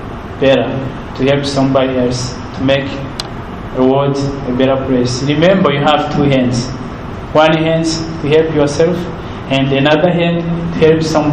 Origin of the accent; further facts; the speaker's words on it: Rwanda; first language Kinyarwanda; English is a second language; I speak French. That's my second language. And I speak Nyarwanda, which is my native language.